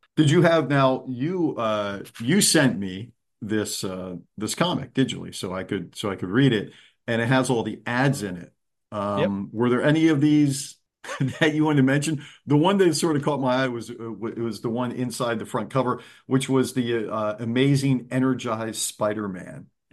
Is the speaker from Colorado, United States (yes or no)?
no; Pennsylvania, United States; I grew up in the Pennsylvania area, and we had there was a company called Tasty Cake